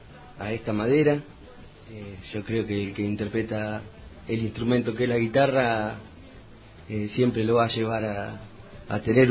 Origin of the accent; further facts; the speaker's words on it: Rojas, Buenos Aires Province, Argentina; yo desde que viví en Rojas, nací en Rojas